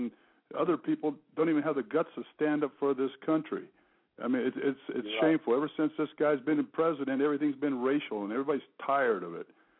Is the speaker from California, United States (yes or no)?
yes; California, United States; I'm from California. I could expect it out here. I'm so embarrassed of my state.